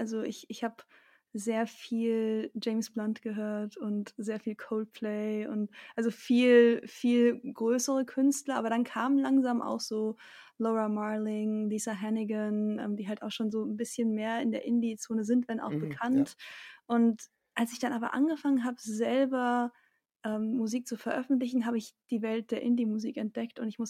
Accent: Tenerife, Canary Islands, Spain; now in Germany; Ich bin vor 3,5 Jahren aus Teneriffa, wo ich groß geworden bin, wieder nach Deutschland gezogen

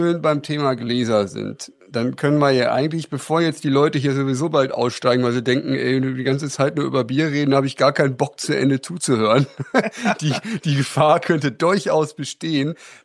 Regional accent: Germany; was ich auch von meinem Heimatort im Harz in Erinnerung habe.

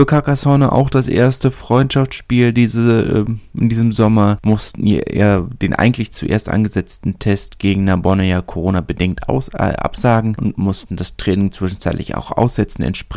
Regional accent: Berlin, Germany; Und als Berliner bin ich natürlich besonders stolz drauf

